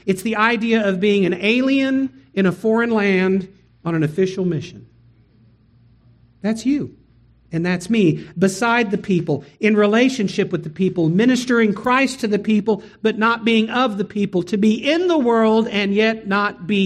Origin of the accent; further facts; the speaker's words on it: Austin, Texas, United States; The first church that I pastored was in San Antonio, where my wife is from. I'm from Austin.